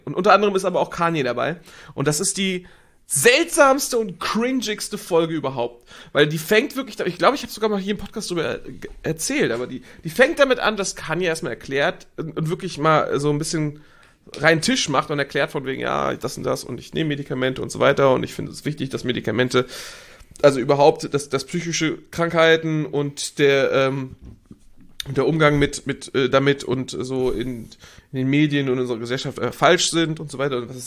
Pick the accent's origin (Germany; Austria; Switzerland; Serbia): Austria; Mondsee, Upper Austria; Ich komme vom Mondsee.